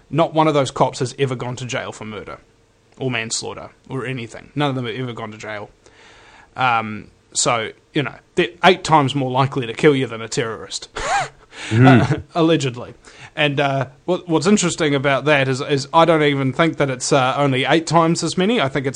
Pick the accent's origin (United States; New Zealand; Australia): New Zealand; And being a New Zealander, you learn everything about the States first